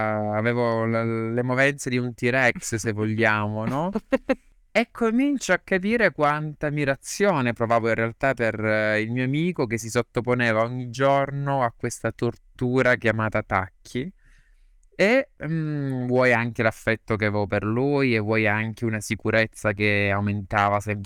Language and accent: Italian; Apulia, Italy; now in Rome, Italy; io sono pugliese d'origine, però mi trasferisco a Roma 10 anni fa, circa 11